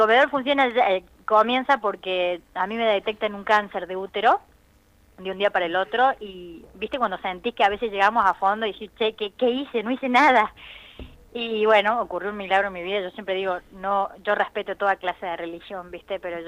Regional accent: Córdoba, Argentina; now in Salta, Argentina; yo soy cordobesa, pero ya soy una salteña trucha, ¿viste? Porque ya estoy acá hace 20 años.

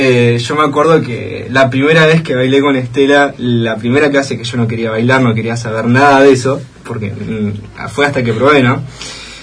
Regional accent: Trevelin, Chubut, Argentina; Y bueno, yo soy de acá, de Trevelin.

